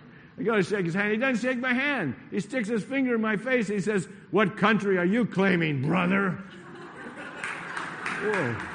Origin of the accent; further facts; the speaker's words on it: Boston, Massachusetts, United States; born there; that happens to be my team, I was born in Boston